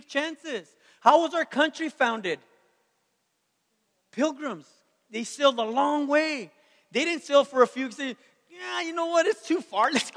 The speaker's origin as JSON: {"language": "English", "town": "Brawley", "region": "California", "country": "United States", "said": "Oh, I was a Pinocchio from Brawley, man."}